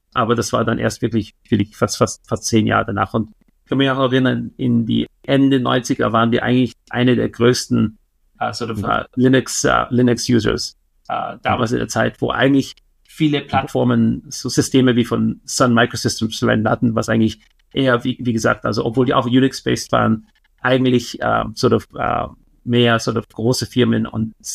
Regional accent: Austria; ich bin in Österreich aufgewachsen

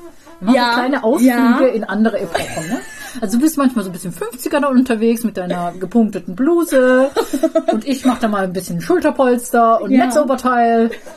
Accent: Baden-Württemberg, Germany; now in Cologne, Germany; ich bin ja im Schwarzwald groß geworden

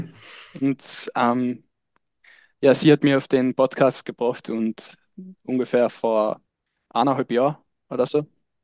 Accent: Oberdrauburg, Carinthia, Austria; now in Graz, Austria; also ich komme aus einem kleinen Dorf aus Oberdrauburg in Kärnten. Das ist in der Nähe von Osttirol, in der Nähe von Lienz. Ich studiere in Graz

